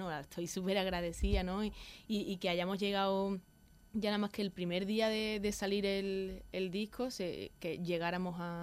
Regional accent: Roquetas de Mar, Andalusia, Spain; also born or lived in Córdoba; con 11 años me fui a Almería

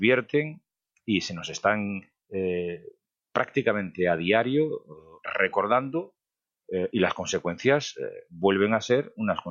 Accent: Vilagarcía de Arousa, Galicia, Spain; yo en estos momentos estoy afortunadamente en mi tierra, en Galicia, en mi pueblo, Villa García de Arosa, en mi casa que tengo desde que nací.

